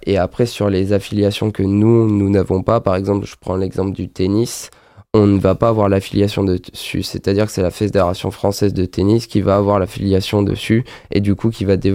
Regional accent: Nouvelle-Aquitaine, France; je suis natif de Dordogne quand même.

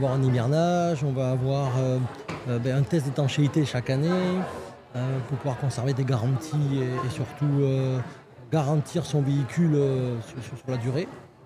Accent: Bergerac, Nouvelle-Aquitaine, France; Nous sommes de Bergerac, moi je suis un enfant de Bergerac. Je suis vraiment natif de Bergerac

